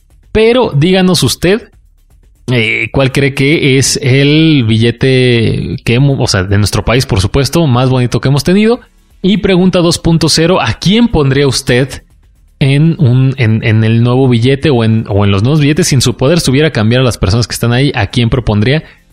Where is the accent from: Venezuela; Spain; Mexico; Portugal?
Mexico; según yo sí soy mexicano.